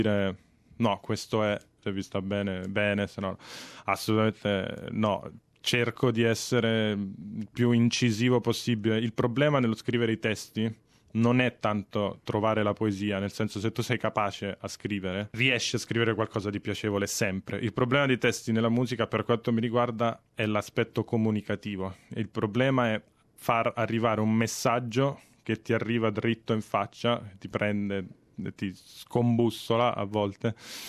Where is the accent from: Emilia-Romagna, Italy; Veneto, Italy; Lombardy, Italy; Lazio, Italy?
Lazio, Italy; Rome; moved away as an adult; now in Australia; Sì, sono venuto in Australia quasi 3 anni fa, sono di Roma.